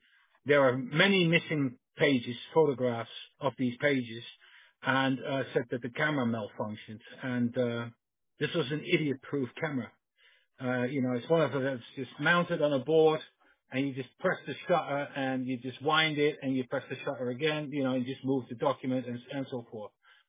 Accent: Netherlands; now in United Kingdom; No, exactly. I'm Dutch. So there you go.

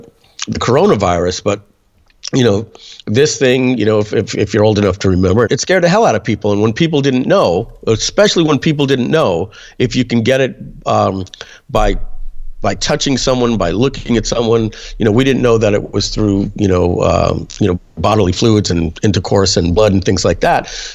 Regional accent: New York, United States; especially I'm from New York

